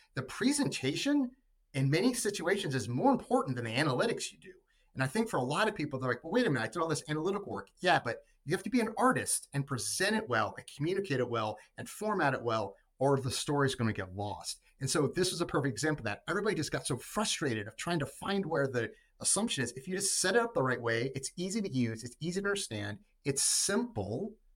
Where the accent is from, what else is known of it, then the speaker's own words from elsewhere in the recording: North Carolina, United States; So I was raised in North Carolina.